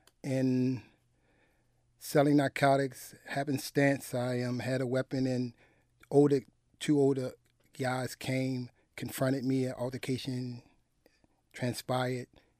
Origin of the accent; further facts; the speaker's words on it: Baltimore, Maryland, United States; In East Baltimore, the old Lafayette Projects, high rises.